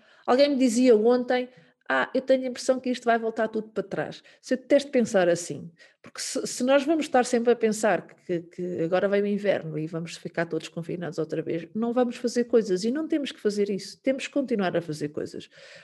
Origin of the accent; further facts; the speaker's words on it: Buarcos, Coimbra, Portugal; Eu não sou de Buarques, sou da Praia de Buarques.